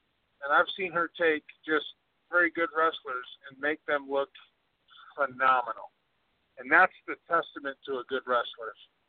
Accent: Michigan, United States; You know, I grew up in Michigan. I didn't grow up in Texas.

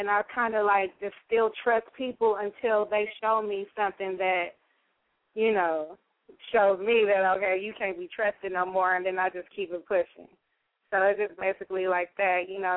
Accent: Los Angeles, California, United States; I'm from the West Coast of L.A.

